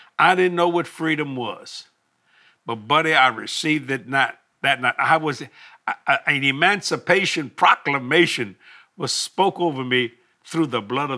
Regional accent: United States; And I'm so glad that I'm an American.

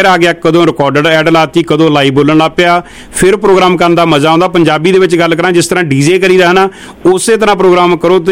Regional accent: Jalandhar, Punjab, India; ਸਰੋਤੋ, ਅਸੀਂ ਜਲੰਧਰ ਤੋਂ

